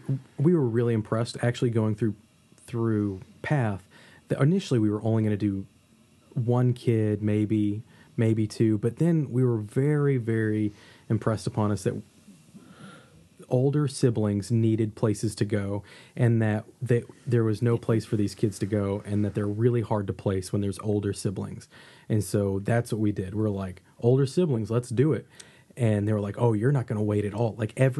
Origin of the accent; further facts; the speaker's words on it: St. Louis, Missouri, United States; And we decided we're from St. Louis, so we're going to go to St. Louis for spring break and just chill out there for a week and stay at family's house